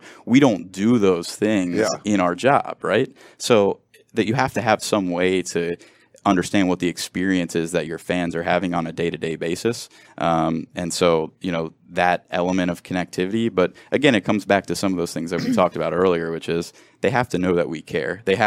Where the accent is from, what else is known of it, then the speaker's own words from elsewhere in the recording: Cincinnati, Ohio, United States; I think that one thing about this that has been unique in my journey is I grew up in Cincinnati.